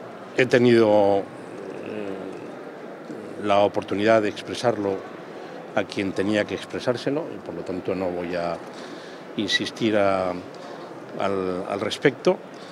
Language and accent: Spanish; Castile and León, Spain; en el proyecto de mi tierra, en el proyecto de Castilla y León